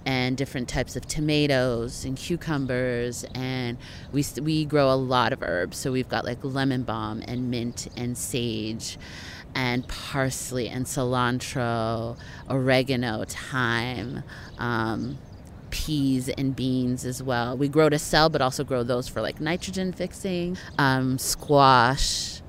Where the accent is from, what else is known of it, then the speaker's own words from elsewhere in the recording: Canada; I'm from Canada